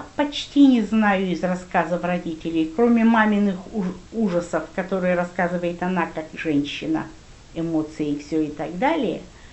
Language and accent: Russian; Kyiv, Ukraine; born there; я родилась в Киеве, у меня в паспорте киевская, я киевлянка.